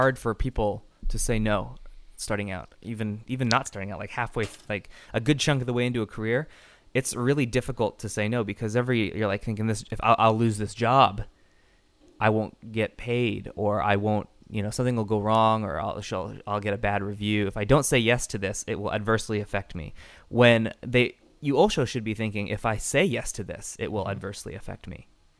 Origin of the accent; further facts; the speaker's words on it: Salinas, California, United States; a printing shop that was in my hometown of Salinas called Martella Printing.